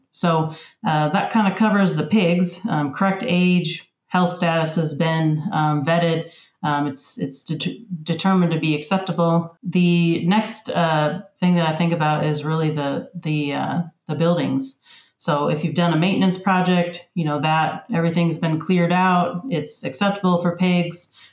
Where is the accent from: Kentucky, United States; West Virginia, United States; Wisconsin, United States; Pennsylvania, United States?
Wisconsin, United States; I am originally from Wisconsin, so a Wisconsinite at heart.